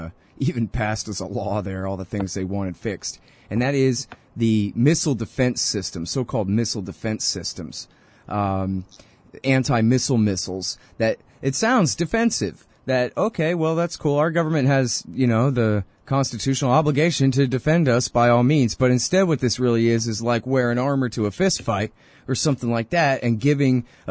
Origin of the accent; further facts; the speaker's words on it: Texas, United States; I'm a Texan and I live and breathe this stuff and it still sounds almost make-believe.